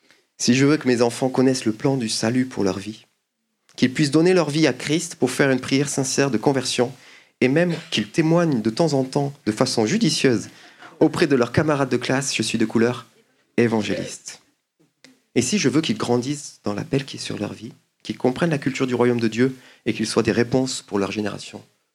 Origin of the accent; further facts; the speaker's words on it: Occitanie, France; Moi, je viens de la région de Toulouse.